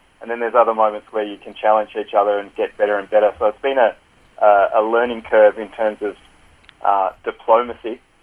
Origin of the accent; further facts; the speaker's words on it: Melbourne, Victoria, Australia; I grew up in Melbourne